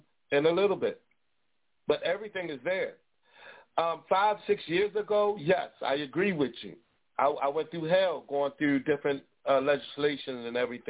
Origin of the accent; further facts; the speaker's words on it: Baltimore, Maryland, United States; now in Miami, United States; I'm from Baltimore. From Baltimore. I live in Miami, Florida right now.